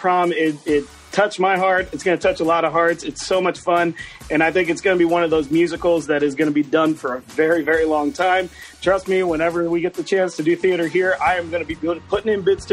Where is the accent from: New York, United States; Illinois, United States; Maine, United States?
Illinois, United States; Mount Vernon; I grew up in Mount Vernon, so yes, soda.